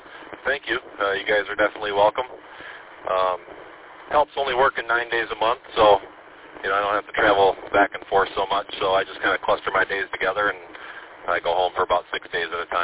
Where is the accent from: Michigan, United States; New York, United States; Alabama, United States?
Michigan, United States; Livonia; I grew up in the Livonia area